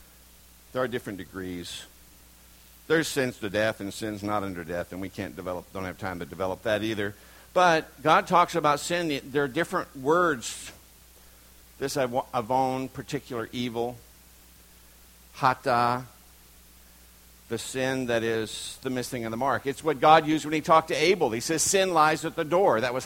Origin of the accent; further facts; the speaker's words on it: Texas, United States; It's spelled chata, but I'm from Texas.